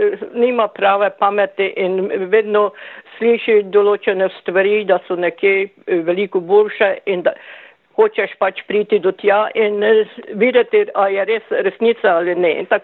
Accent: Bončani, Mura, Slovenia; now in Newcastle, Australia; Rodila sem se 39. leta v majhni vasici v Prlekiji, vasi Bončani pri Veržeju.

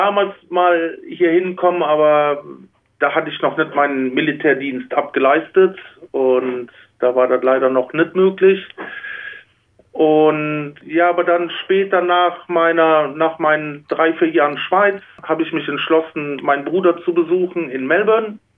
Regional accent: Bonn, North Rhine-Westphalia, Germany; now in Canberra, Australia; Ja, Canberra erinnert mich sehr an Bonn, wo ich groß geworden bin.

